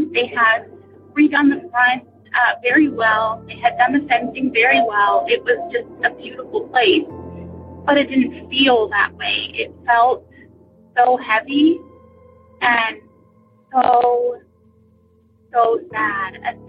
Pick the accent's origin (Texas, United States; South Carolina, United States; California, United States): South Carolina, United States; I am from South Carolina. I'm a listener.